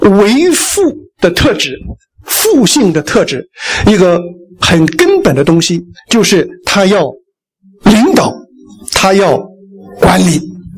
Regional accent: China; 我们中国人称上帝称什么呢？老天爷。

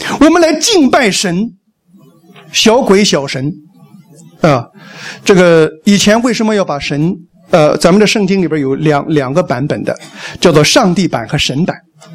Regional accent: Taiwan; 所以我们台湾人有一次请他吃饭的时候

